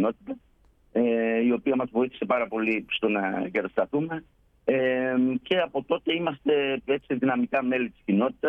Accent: Serres, Central Macedonia, Greece; moved away as an adult; now in Winnipeg, Canada; εγώ κατάγομαι από τις Σέρες, η γυναίκα μου από την Κοζάν. Ζούσαμε στις Σέρες, είχαμε εκεί την επιχείρησή μας, την υπογραφική. Και τελικά το 2019 ήρθαμε εδώ με τα τρία μας παιδιά

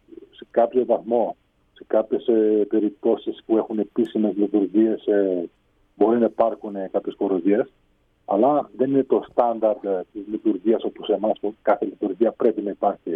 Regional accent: Italy; επειδή γεννήθηκα και μεγάλωσα στην Ιταλία

